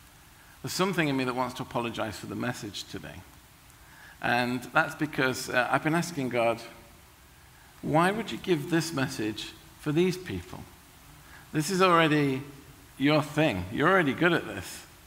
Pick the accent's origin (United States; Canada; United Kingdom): United Kingdom; I'm British, so I need to start with some apologies.